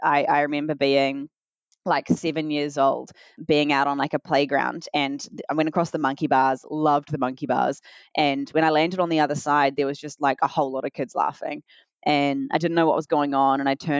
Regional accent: Timaru, Canterbury, New Zealand; now in Auckland, New Zealand; now that I've left my hometown, like everything's going to be fine because all of my issues were back down in Timaru.

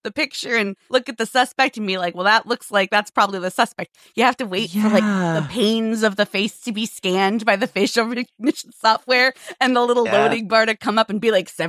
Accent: Boston, Massachusetts, United States; Because as a Bostonian, going into watching one of these shows, I'm always like, well, is this going to be about Boston that I live in?

